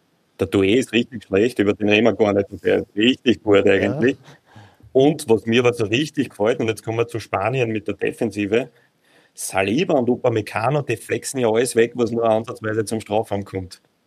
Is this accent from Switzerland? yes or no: no; Austria